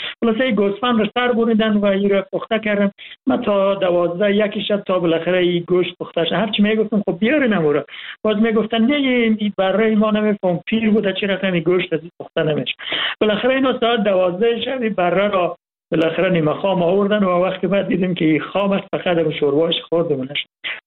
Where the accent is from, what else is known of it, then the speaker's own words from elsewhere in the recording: Hazarajat, Afghanistan; من از هزارجات هستم